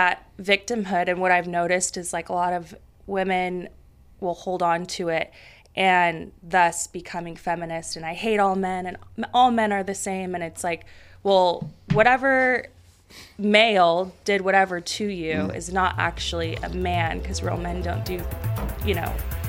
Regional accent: Roseville, California, United States; I'm from Northern California, Roseville. It's about 30 minutes north of Sacramento, suburban area. Yeah, so I grew up there.

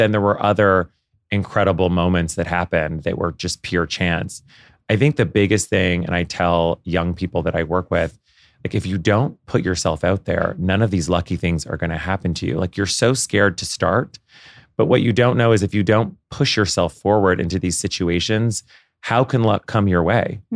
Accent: Ottawa, Ontario, Canada; I grew up in Ottawa, Canada.

